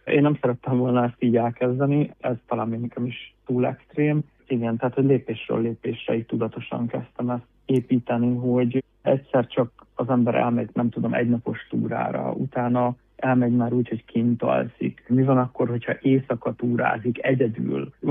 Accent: Békéscsaba, Békés, Hungary; Békés Csabán nőttem fel, ott éltem 18 éves koromig.

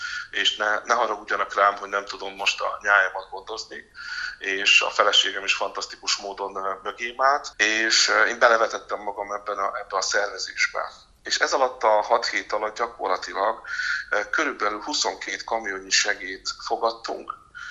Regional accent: Zakarpattia Oblast, Ukraine; Eltűnt az élet a falumból, a szülőfalumból, a templomomból, az iskolámból, a településről, ahol felnőttem, amit szerettem

